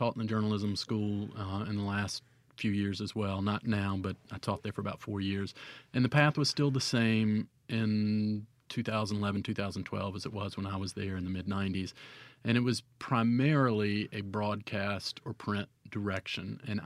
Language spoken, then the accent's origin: English; Cleveland, Mississippi, United States; I am. I was born and raised in Cleveland, graduated from high school, thought that it would be the last place that I'd ever come back to.